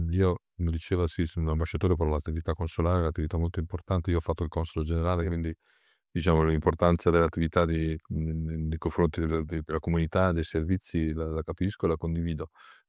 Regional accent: Trento, Trentino-Alto Adige, Italy; anche a Trento, da dove vengo io

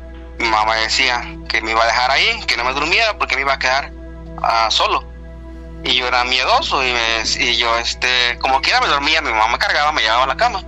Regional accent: Tuxtepec, Oaxaca, Mexico; yo soy del estado de Oaxaca.

